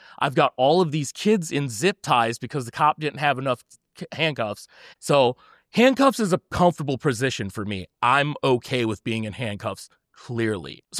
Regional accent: Michigan, United States; I'm from Downriver.

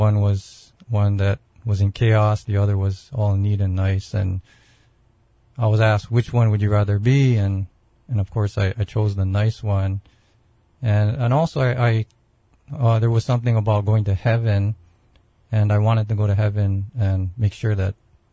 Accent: Kailua, Hawaii, United States; I grew up in Kailua on the windward side of Oahu.

